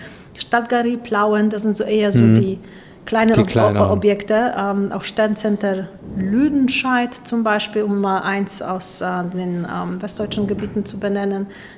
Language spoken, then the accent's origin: German; Szczecin, West Pomeranian Voivodeship, Poland; born there; moved away; Gebürtig bin ich aus Stettin